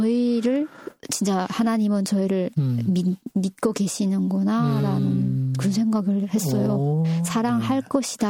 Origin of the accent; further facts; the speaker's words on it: North Korea; now in South Korea; 제 고향 저기 북조선을 떠나서 네 여기 온 게